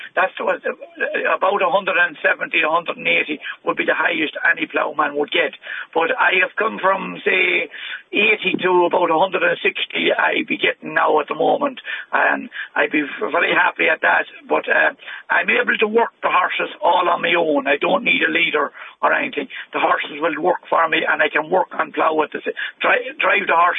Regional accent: Sligo, Connacht, Ireland; I'm a Sligo man. I was born and reared in Sligo.

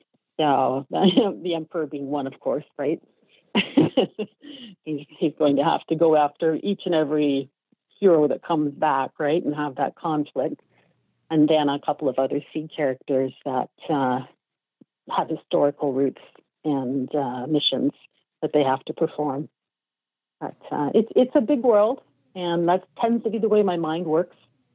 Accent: Canada; It's basically, I'm Canadian.

